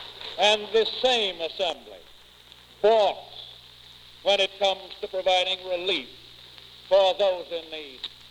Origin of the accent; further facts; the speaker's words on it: New York, United States; As a New Yorker, I am confident, and I think you are too